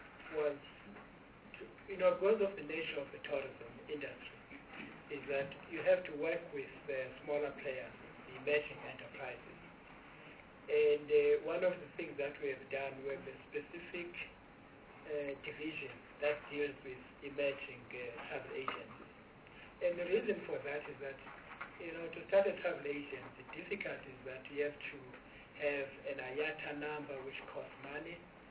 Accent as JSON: {"language": "English", "region": "Eastern Cape", "country": "South Africa", "said": "I come from Eastern Cape, I was the CEO of Eastern Cape Tourism."}